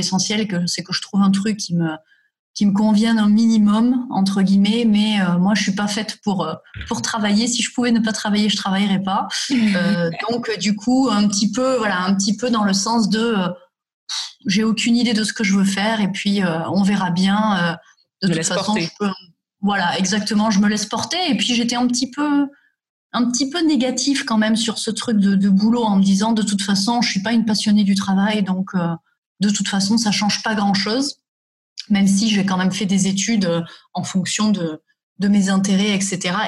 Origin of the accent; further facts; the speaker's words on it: France; Je dis, mais attends, non, je suis de la France, je n'ai pas du tout envie de faire de l'allemand.